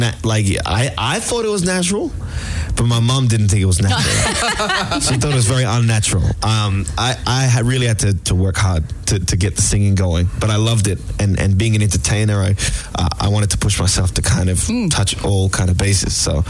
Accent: Nigeria; Like, I'm Nigerian

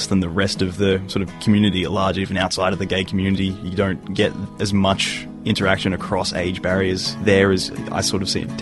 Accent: Melbourne, Victoria, Australia; from Melbourne's West, recently moved over from Perth

